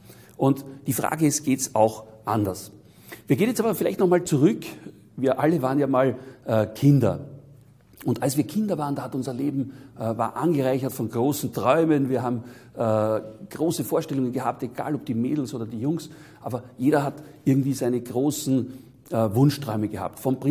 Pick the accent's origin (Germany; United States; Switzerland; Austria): Austria; Vienna; Ich bin in Wien aufgewachsen, in sehr einfachen Verhältnissen. Ich sage jetzt mal in einer der schönsten Städte der Welt, aber in einem der ärmsten Bezirke dieser Stadt.